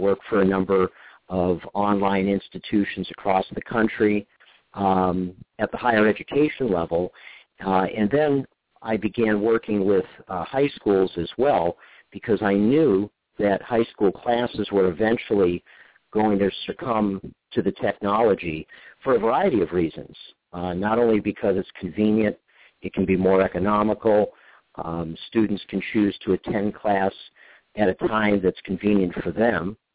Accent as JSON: {"language": "English", "region": "Massachusetts", "country": "United States", "tie": "born or raised there", "also_born_or_lived": "Michigan", "said": "I grew up in Massachusetts as well as Michigan and attended a variety of different schools."}